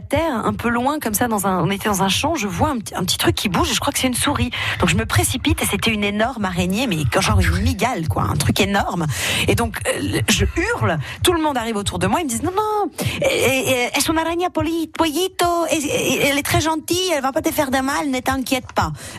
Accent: Grand Est, France; Je suis alsacienne

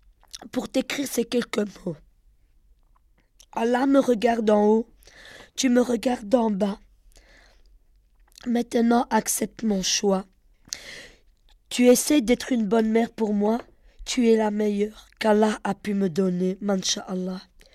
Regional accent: Schaerbeek, Brussels, Belgium

